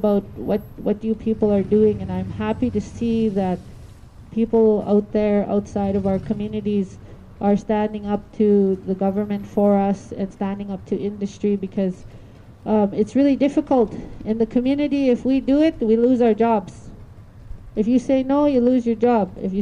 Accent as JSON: {"language": "English", "region": "Alberta", "country": "Canada", "said": "I come from the Alexis Nakota Sioux Nation. We are one of the corridor communities for the tar sands."}